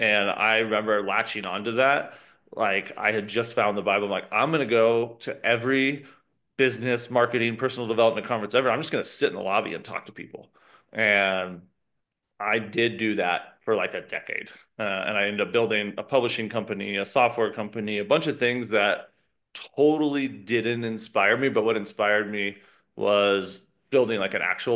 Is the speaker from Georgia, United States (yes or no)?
yes; Georgia, United States; And so the interesting thing, I grew up in Georgia. And in Georgia, they give you the Hope Scholarship, which gives you free college if you're like a state student, you stay in school in the state.